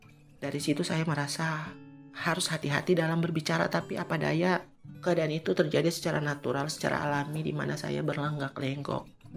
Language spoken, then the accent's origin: Indonesian; Maluku, Indonesia; also born or lived in Dili, Timor-Leste; akhirnya Timur Timur memutuskan diri untuk berpisah dengan Indonesia, dan kami pulang ke Maluku. Saya melanjutkan sekolah SMP di Maluku, di kampung mama saya